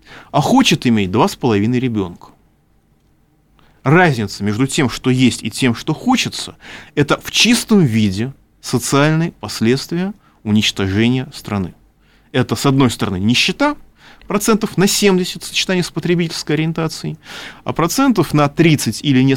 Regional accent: Moscow, Russia; я москвич.

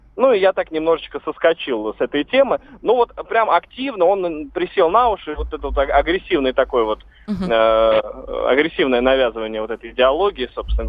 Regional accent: Moscow, Russia; не из Чечни, говорю, из Москвы.

